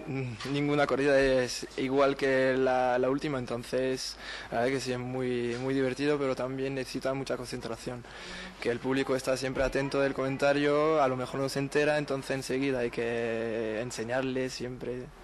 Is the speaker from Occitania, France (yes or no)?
yes; Occitania, France; Spanish is a second language; Es un pequeño pueblo al lado de Nimes, a 4 kilómetros de Nimes, muy, muy aficionado también.